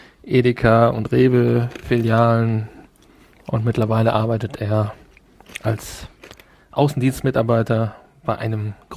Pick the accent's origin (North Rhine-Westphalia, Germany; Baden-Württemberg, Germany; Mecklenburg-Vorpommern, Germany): North Rhine-Westphalia, Germany; Essen; Ich bin ja auch aus dem Ruhrgebiet. Du erinnerst dich vielleicht. Ich bin ja in Essen geboren.